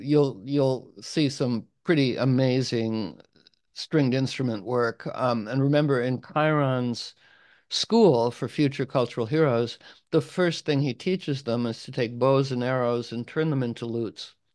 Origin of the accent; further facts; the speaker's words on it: United States; You know, as an American, I have the right to opinion about everything I hear about within 5 seconds.